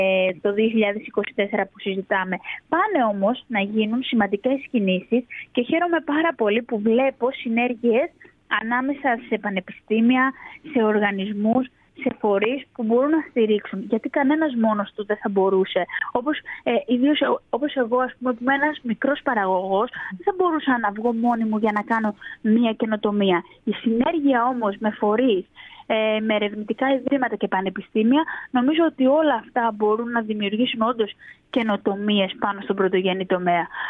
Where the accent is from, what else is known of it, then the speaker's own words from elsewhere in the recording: Chios, North Aegean, Greece; Ήθελα πάρα πολύ να γυρίσω στη Χίο, στο νησί μου